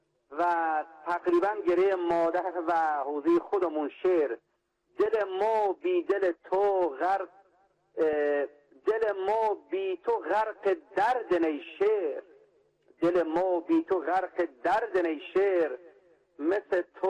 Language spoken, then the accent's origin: Persian; Bushehr, Iran; ما یک شهیدی داریم در منطقه دشتی و از شهر خودم شنبکی